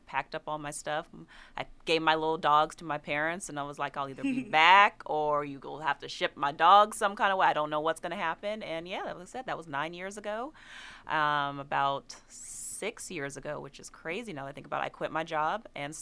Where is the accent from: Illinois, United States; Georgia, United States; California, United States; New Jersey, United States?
Georgia, United States; Atlanta; also born or lived in London / Germany / Korea / Texas; now in Houston, United States; So I've lived in London, Germany, Korea, Texas, all over. So I moved here from Houston. I say I'm from Atlanta because that's where I went to high school. That's where my parents are from.